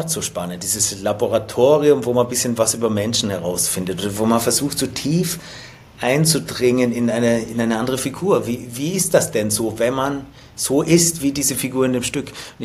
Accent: Austria; das war ja die Zeit, da gab es nur bei uns in Österreich zwei Fernsehprogramme

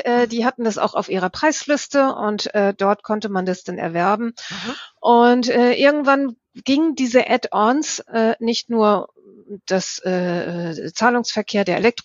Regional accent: Lübeck, Schleswig-Holstein, Germany; ich komme aus Lübeck, lebe bei Lübeck und arbeite in Lübeck

